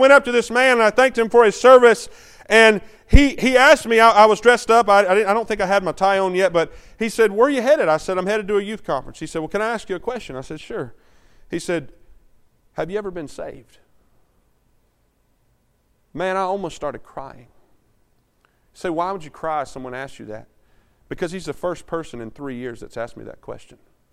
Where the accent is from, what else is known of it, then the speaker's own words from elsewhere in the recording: United States; I'm thankful that I'm an American.